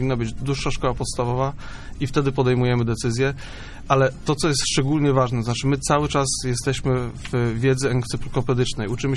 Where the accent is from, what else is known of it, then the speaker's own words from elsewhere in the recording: Kościan, Greater Poland Voivodeship, Poland; Tak, ja jestem z Kościana.